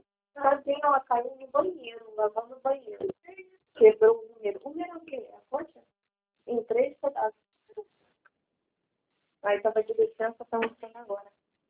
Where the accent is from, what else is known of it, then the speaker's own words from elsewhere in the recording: Rio de Janeiro, Brazil; Eu sou do Rio